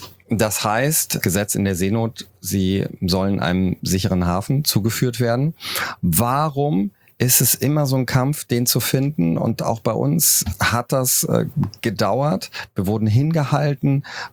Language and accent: German; Cologne, North Rhine-Westphalia, Germany; ich komme ja aus Köln